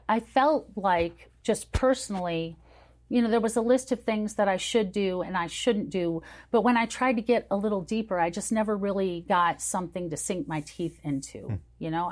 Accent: Illinois, United States; also born or lived in Italy; I was born in Pozzuoli, me and Sophia Loren, and and I grew up there for 2.5 years, and then we moved back to the States. So we lived outside of Great Lakes.

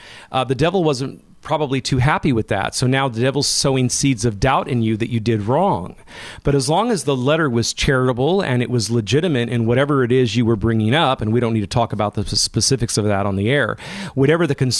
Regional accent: Modesto, California, United States; Yeah, I'm born and raised in Modesto area, up north in central North California.

